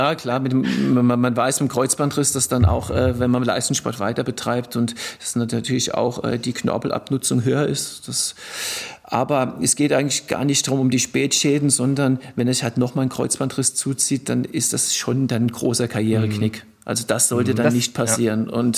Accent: Blaubach-Diedelkopf, Rhineland-Palatinate, Germany; ich bin im Blaubach-Diedelkopf dann groß geworden

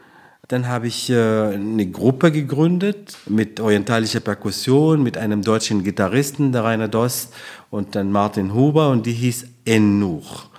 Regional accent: Omdurman, Khartoum, Sudan; German is a second language; Ich komme aus Omdurman. Das ist ein Teil von der Hauptstadt des Sudans, Khartoum. Und das ist die Stadt, wo der blaue Nil sich mit dem weißen Nil trifft.

